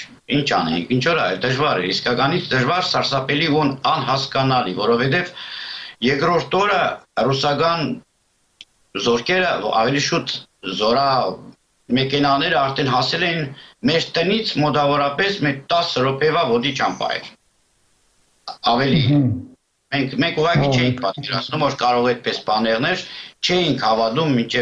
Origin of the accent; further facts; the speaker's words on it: Artik, Shirak, Armenia; moved away as an adult; now in Kyiv, Ukraine; ես ծնվել եմ Հայաստանի Արտիկ քաղաքում, ուսում, դպրոց, ամեն ինչ Արտիկում, հետո եկել եմ Կիև